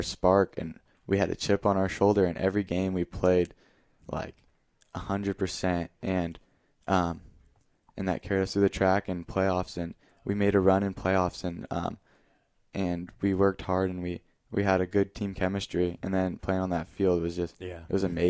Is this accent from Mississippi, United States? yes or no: no; Fresno, California, United States; And then Fresno State, the hometown team, just being born and raised in the Valley, going to Fresno State games with my grandpa and my family is a really great experience.